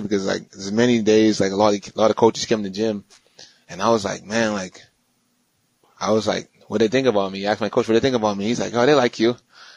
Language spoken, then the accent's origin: English; Bahamas; now in United States; I come from the Bahamas straight to Wichita, Kansas.